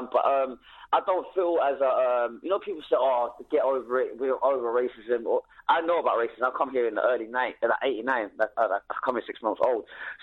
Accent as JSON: {"language": "English", "region": "Somaliland", "country": "Somalia", "said": "Somalia, I'm from British Somalia."}